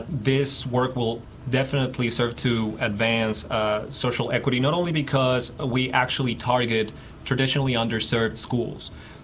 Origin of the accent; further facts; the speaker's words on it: Mexico; And for instance, I'm originally from Mexico, and every single time that I introduce myself, you know, I would hear like a gasp when I would say I'm originally from Mexico.